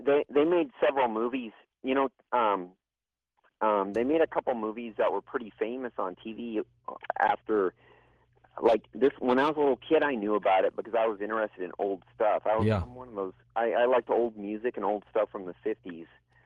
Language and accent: English; Lincoln, Nebraska, United States; I grew up, I was born in Lincoln, and it's a nice little college town.